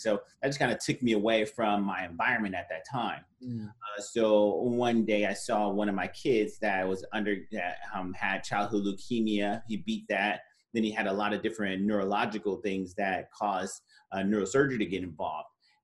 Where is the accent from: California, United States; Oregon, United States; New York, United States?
California, United States; Los Angeles; I grew up in the South Central Los Angeles, so it's a pretty rough area of L.A.